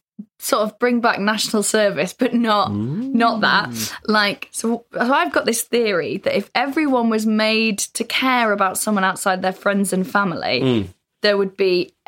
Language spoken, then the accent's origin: English; Wales, United Kingdom; But yeah, I'm from North Wales.